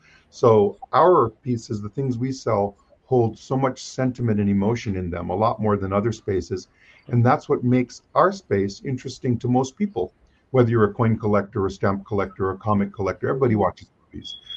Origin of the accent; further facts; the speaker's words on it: Hawaii, United States; I was a little kid growing up in Hawaii on a little island.